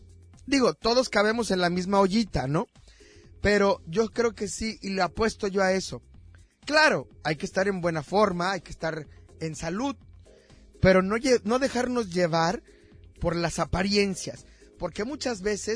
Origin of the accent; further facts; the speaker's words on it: Tamaulipas, Mexico; Yo soy de Tamaulipas, me da vergüenza.